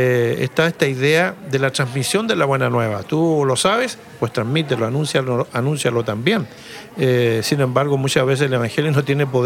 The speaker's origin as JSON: {"language": "Spanish", "region": "Valparaíso", "country": "Chile", "tie": "born there", "said": "Hubo recientemente un incendio en Valparaíso, la ciudad a donde yo nací"}